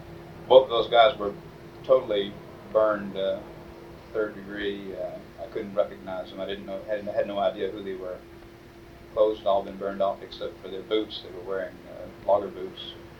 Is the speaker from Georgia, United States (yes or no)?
yes; Georgia, United States; He was from New York, and I was from Georgia.